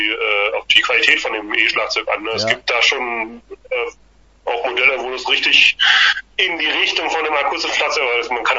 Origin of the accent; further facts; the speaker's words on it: Saxony-Anhalt, Germany; ich komme aus Sachsen-Anhalt.